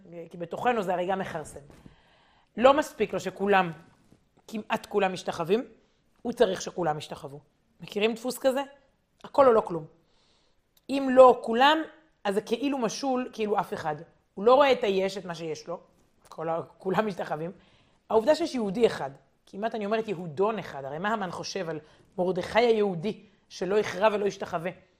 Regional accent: Jerusalem, Jerusalem District, Israel; אנחנו ירושלמים, יש לנו פורים משולש השנה

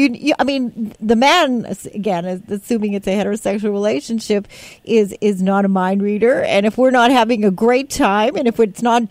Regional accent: Canada; born there; I was born in Canada in an Orthodox Jewish family.

